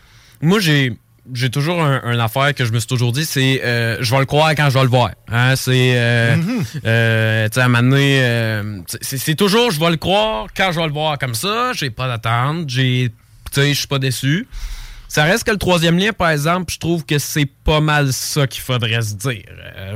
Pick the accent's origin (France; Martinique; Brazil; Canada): Canada; Lévis, Quebec; Oui, je suis ici depuis toute ma vie. Je suis né à Lévis.